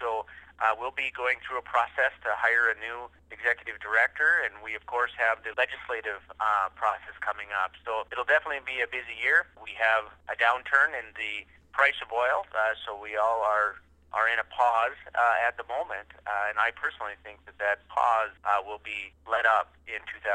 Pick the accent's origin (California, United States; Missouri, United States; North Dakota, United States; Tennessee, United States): North Dakota, United States; Dickinson; born there; I was born in Dickinson, so I have my heart is here. I've been back in Dickinson as city administrator now for 7 years.